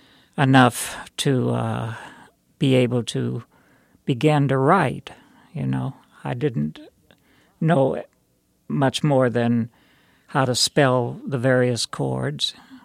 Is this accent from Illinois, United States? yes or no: no; Cincinnati, Ohio, United States; I returned to my hometown, Cincinnati